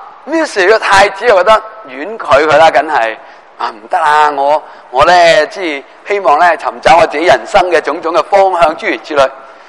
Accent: China; 我哋中国人

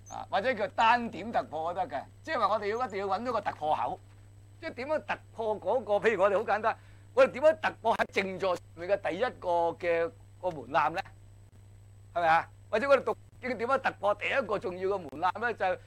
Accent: China; 我哋中國人了解嘅禪宗或者佢個歷史好

